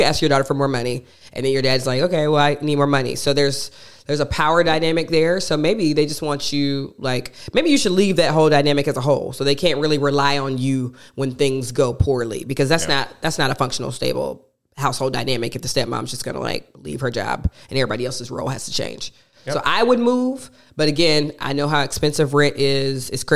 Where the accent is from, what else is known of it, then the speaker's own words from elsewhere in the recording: Athens, Georgia, United States; I was born and raised in Athens, Georgia, and my parents have a 5-bedroom home in Athens, Georgia, and I went to the University of Georgia, which is in Athens, Georgia.